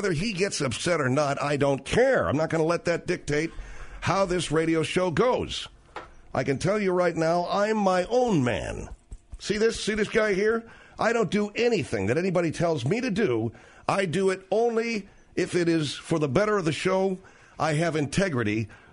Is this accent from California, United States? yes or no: yes; Arcadia, California, United States; Now, I was born and raised in Arcadia, California.